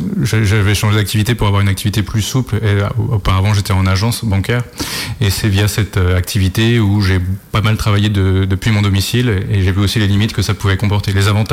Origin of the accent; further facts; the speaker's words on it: Pays de la Loire, France; Non, je suis originaire de Loire-Atlantique, Sud-Loire-Atlantique, Aubignon.